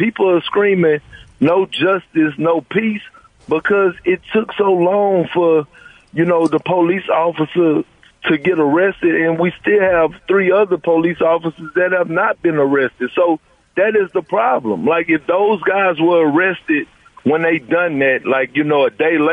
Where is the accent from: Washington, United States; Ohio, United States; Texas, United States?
Texas, United States; Beaumont; growing up in Beaumont, Texas